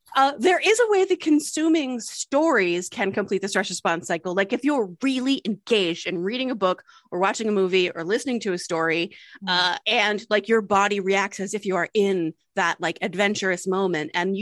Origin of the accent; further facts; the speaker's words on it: Delaware, United States; we were born and raised in Delaware. I went to the University of Delaware and I would cycle across state lines into the hills of Pennsylvania.